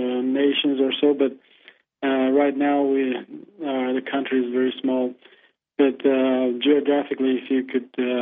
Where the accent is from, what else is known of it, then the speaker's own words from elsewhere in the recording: Armenia; English is a second language; I grew up in Soviet Union, and where the religion was not, there was no freedom of religion, so I didn't know much about religion